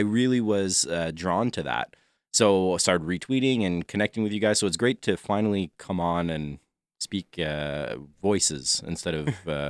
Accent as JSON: {"language": "English", "town": "Ottawa", "region": "Ontario", "country": "Canada", "said": "we're from Ottawa, or we record not far from Ottawa. So it's kind of like right in between."}